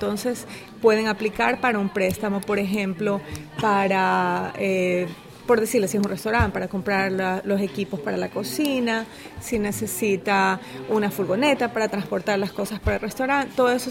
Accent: Ecuador; De Ecuador.

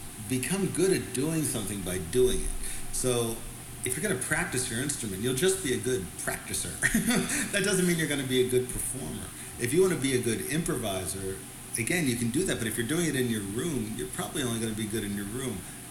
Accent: United States; also born or lived in Philadelphia; But then being an American, of course, you're always just surrounded by pop music.

